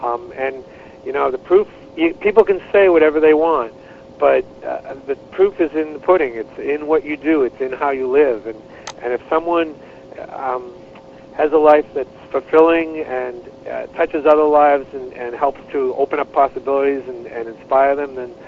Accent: New England, United States; I knew I was raised in New England, and very clearly, New England prides itself in doing things a certain way.

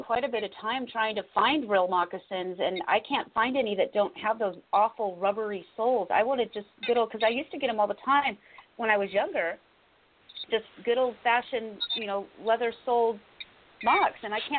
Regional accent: Seattle, Washington, United States; now in Connecticut, United States; Yeah, I grew up in the Seattle area. Wet, cold, dark, all the time, just all the time.

